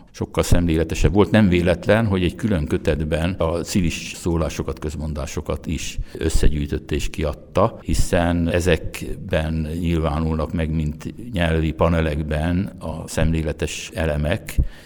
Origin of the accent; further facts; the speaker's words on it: Borsod-Abaúj-Zemplén, Hungary; Csak hogy ahonnan én jöttem Borsodból, ott a furi az negatív jelző, hogy olyan furcsa, vagy idétlen, vagy szó, tehát negatív kicsengés.